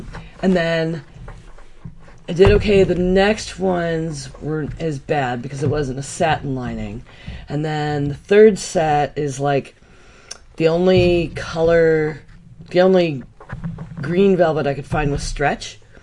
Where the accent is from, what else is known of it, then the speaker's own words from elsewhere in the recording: Buffalo, New York, United States; I have a good ice, you know, snow brush, because I'm from Buffalo.